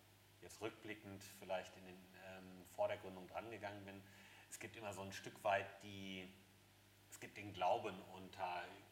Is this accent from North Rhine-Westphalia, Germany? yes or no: yes; Cologne, North Rhine-Westphalia, Germany; Und da sage ich als Kölner, was mir im Herzen wehtut, weil ich jeden Tag pendel.